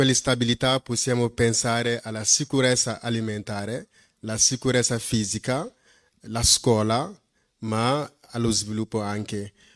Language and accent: Italian; Mali; now in Italy; vengo dal Mali. Sono in Italia da 2015.